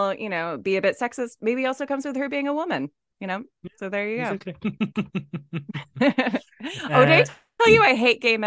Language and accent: English; San Diego, California, United States; not to volunteer more autobiographical info, but I grew up in San Diego, and she reminds me of a lot of girls I was friends with.